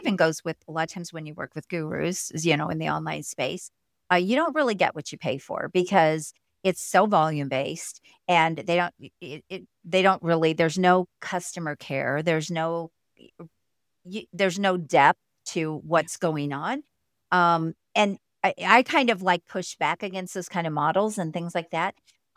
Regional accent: Missouri, United States; I'm a Missouri girl, so yeah.

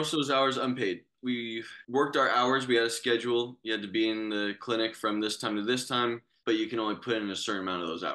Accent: Topanga, California, United States; I'm from Topanga, California, which is up in the mountains of Santa Monica.

